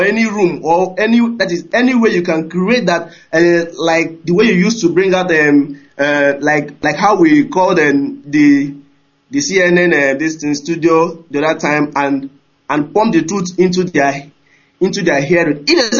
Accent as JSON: {"language": "English", "region": "Imo", "country": "Nigeria", "lives_now": "Dakar, Senegal", "said": "I'm calling from Dakar, Senegal. I'm from Imo State, Biafra land."}